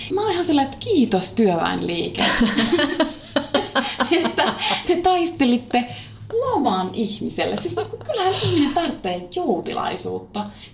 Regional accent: Kiuruvesi, North Savo, Finland; Minähän olen kotoisin Kiuruvedeltä Pohjois-Savosta. Siitä ajaa 1,5 tuntia Kajaaniin.

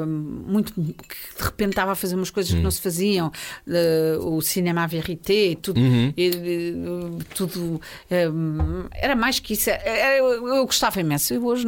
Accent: Lisbon, Portugal; vim de Lisboa, Portugal.

